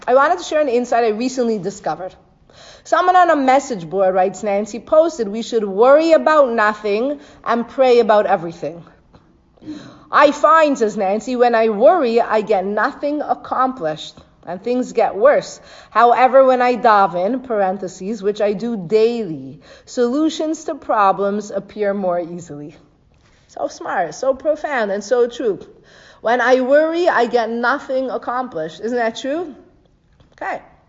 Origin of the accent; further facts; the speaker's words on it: Canada; I grew up in Canada.